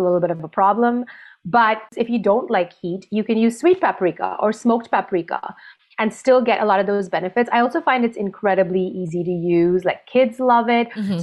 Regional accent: India; born or raised there

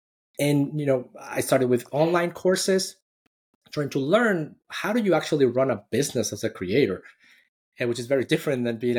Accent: Mexico City, Mexico; Well, my journey really started in Mexico City. So I'm born and raised in Mexico City. I studied engineering there

